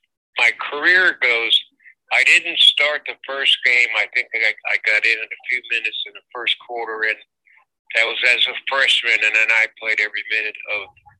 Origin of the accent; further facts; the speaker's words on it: Catasauqua, Pennsylvania, United States; I'm from the Lehigh Valley. It's called, and the town is Catasauqua. And it was a, when I was growing up, it was just a hardworking class community.